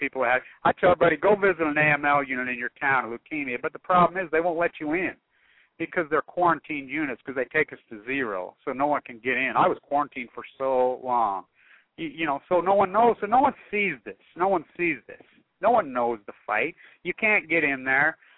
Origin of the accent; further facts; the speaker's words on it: Utah, United States; So as we grew up in Utah, we all know the effects of nuclear fallout.